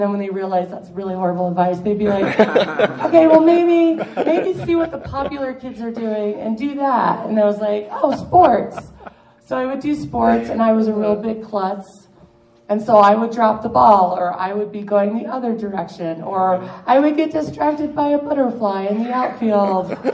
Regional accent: Kansas, United States; But no, it was growing up in Kansas as a nerd was hard. We had 4 TV channels and one of them was PBS and they always played British programming.

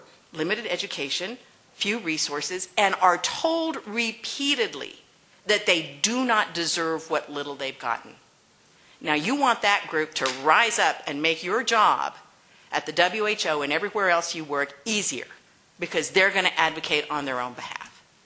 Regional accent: El Paso, Texas, United States; I was a border kid. I grew up in El Paso. There were a lot of Mexicans there. We were everywhere.

